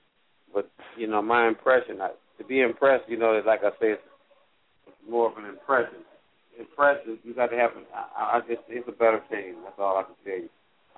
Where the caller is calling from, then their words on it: Cleveland, Ohio, United States; I'm calling from Cleveland, Ohio.